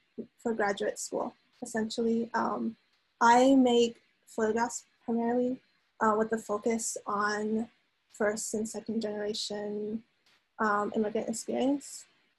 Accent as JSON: {"language": "English", "region": "Florida", "country": "United States", "tie": "born or raised there", "also_born_or_lived": "New Mexico / Wisconsin", "lives_now": "Lincoln, United States", "said": "I am from Florida, born and raised, and my family still lives there, but they had immigrated from China shortly before I was born."}